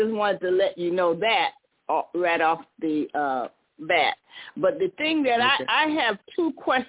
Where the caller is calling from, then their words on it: Atlanta, Georgia, United States; Yes, as you know, I'm calling from the Metro Atlanta area.